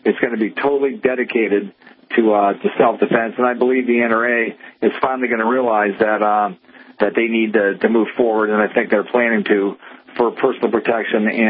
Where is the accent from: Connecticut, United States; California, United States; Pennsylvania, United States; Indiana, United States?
Pennsylvania, United States; Pennsylvania has had concealed carry as long as I can remember, and I grew up in Pennsylvania.